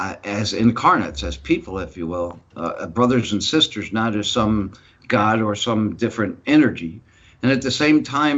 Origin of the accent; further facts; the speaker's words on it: England, United Kingdom; sometimes as an English guy, you know, I kind of get a kick out